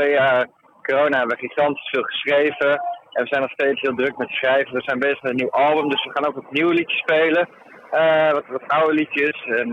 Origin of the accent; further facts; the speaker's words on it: Drenthe, Netherlands; want wij zijn gewoon opgegroeid in Drenthe